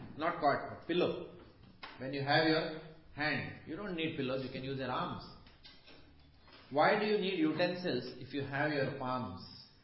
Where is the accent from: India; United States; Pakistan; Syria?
India; because I come from India, and I'm a grihastha.